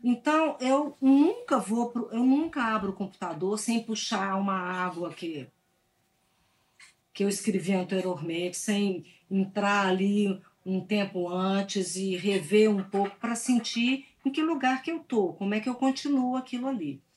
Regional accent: Minas Gerais, Brazil; acho que vivo num lugar onde isso é com certeza um fundamento cultural

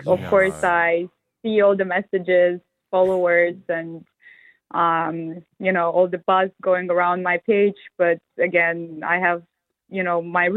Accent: Switzerland; also born or lived in Kyiv, Ukraine; I was born in Kiev, but I grew up in Switzerland, where I attended a private boarding school called Collège Beausoleil.

